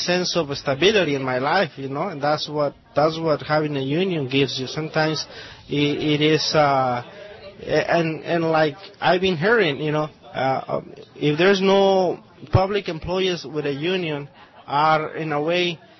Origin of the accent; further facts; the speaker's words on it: Jalisco, Mexico; English is a second language; now in United States; I'm from Mexico, the state of Jalisco.